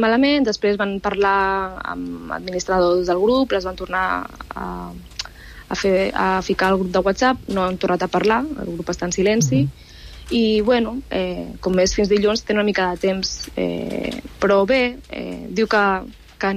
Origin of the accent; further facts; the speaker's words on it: Sant Vicenç dels Horts, Catalonia, Spain; A Sant Vicenç dels Horts.